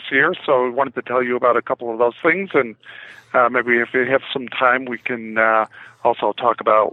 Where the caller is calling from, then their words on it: Pontiac, Michigan, United States; Yes, I'm calling from Pontiac, the heart of Oakland County, right?